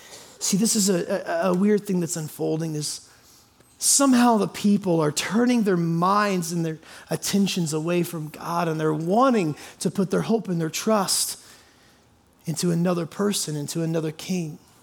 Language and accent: English; Indianapolis, Indiana, United States; I grew up in Indianapolis, and Indianapolis is Indiana, and Indiana is a state.